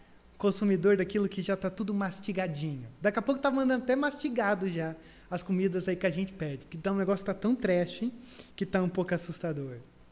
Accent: Brazil; como bons brasileiros, temos um grande problema de pensar

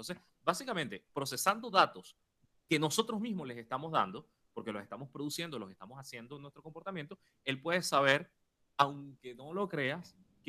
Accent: Venezuela; ¿Cómo es la ley de protección de datos en mi país? En Venezuela eso no lo tenemos.

